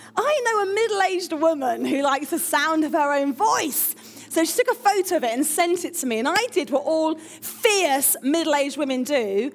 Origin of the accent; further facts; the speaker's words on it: Harrow, London, United Kingdom; I'm from North London near Wembley, Harrow